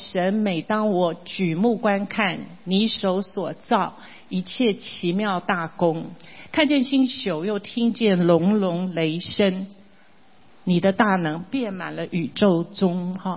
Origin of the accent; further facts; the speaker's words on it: Taiwan